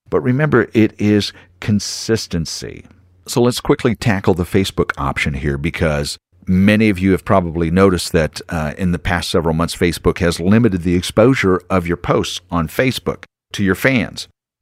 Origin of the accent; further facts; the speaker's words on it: Waco, Texas, United States; here in my hometown city of Waco, Texas